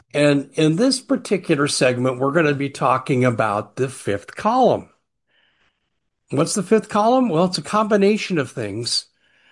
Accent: Aurora, Colorado, United States; And I got family in Colorado. I grew up in Aurora.

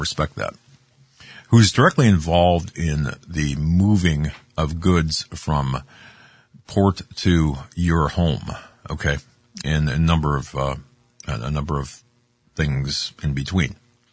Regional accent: Erie, Pennsylvania, United States; A good friend of mine, Pat Campbell from Erie, from my hometown in Erie, then to Steubenville, and then to KFAQ out of Orlando

